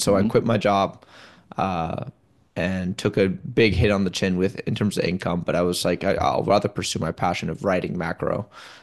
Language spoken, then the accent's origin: English; Washington, United States; So I grew up in the Pacific Northwest, around Seattle, not actually in Seattle, but around in the greater Seattle area.